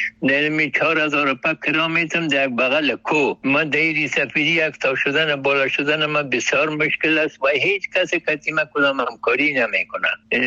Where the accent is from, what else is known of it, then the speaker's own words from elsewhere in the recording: Kabul, Afghanistan; در شهر خرابات، در شهر کونی کابل ولایتم هست